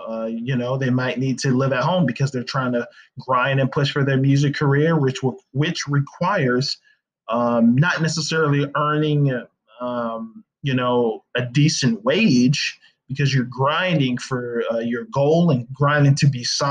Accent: California, United States; Now, I am from California, but I went to college in Florida.

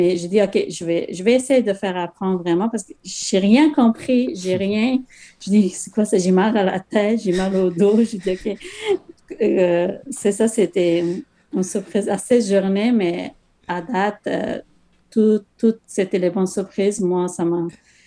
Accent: Afghanistan; French is a second language; also born or lived in Pakistan; Mais en général, nous, on est de l'Afghanistan, mais on vient de le Pakistan. Avant de venir ici, on était au Pakistan.

